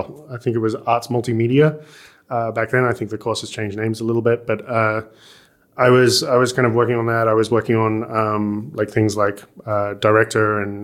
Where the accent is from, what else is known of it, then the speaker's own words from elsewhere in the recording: Coventry, West Midlands, United Kingdom; where I grew up in Coventry in the UK, it's a nice city. It's kind of known for its universities these days. It's where like Jaguar Motors came from. It's a bit rough around the edges